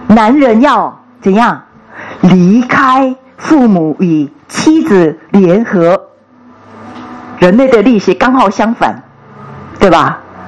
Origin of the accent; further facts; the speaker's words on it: South Korea; Chinese is a second language; 我是韩国人呢，嫁了姓不改，